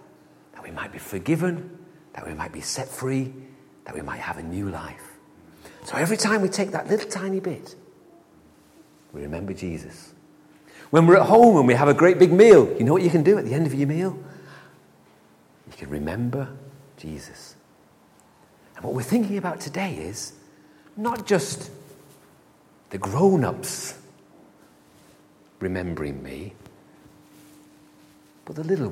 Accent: Manchester, North West England, United Kingdom; I grew up in Manchester. It's a lovely place.

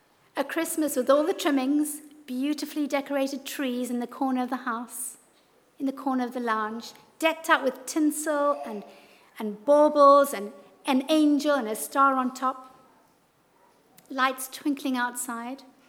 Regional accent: Zimbabwe; I grew up in Zimbabwe, and we had quite a big yard

